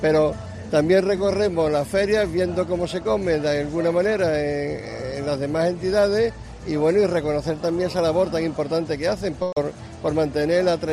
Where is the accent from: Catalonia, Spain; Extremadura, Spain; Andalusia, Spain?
Andalusia, Spain; Málaga; also born or lived in Cádiz; Yo concretamente nací en Cádiz, porque los de Cádiz nacemos donde queremos, pero bueno, soy malagueño por los cuatro costados, ¿no?